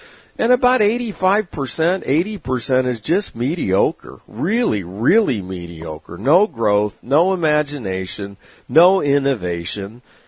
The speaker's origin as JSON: {"language": "English", "town": "San Diego", "region": "California", "country": "United States", "tie": "born or raised there", "said": "Growing up in San Diego and hanging out at the beach with my friends and having the days off to learn and invent things, you know, that was me."}